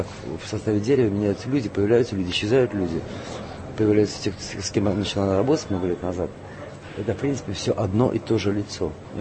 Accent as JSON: {"language": "Russian", "region": "Saint Petersburg", "country": "Russia", "tie": "born or raised there", "said": "Даже в родном городе, в Питере, нет такого места."}